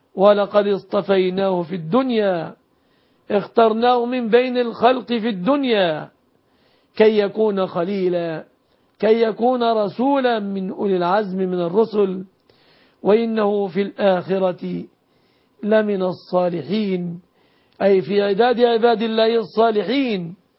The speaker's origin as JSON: {"language": "Arabic", "country": "Egypt", "said": "بلادنا مصر"}